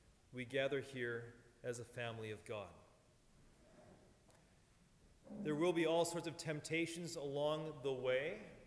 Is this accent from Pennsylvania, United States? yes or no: no; Seattle, Washington, United States; Growing up in Seattle, we went to early service, 8 o'clock every Sunday.